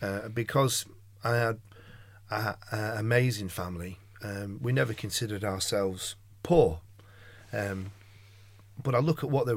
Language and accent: English; United Kingdom; And that's exactly how I feel about being British.